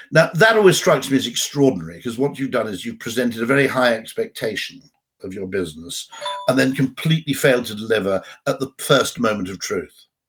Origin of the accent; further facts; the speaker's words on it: United Kingdom; but as a Brit, you'll know what that means